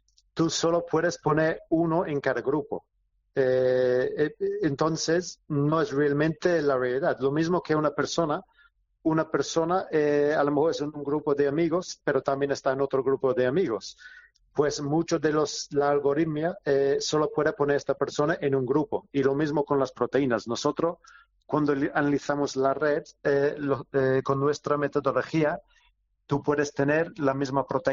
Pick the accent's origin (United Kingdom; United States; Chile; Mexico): United Kingdom; Spanish is a second language; also born or lived in London; now in Málaga, Spain; llevo aquí en Málaga un rato. Bueno, yo estaba en UCL en Londres, soy británico.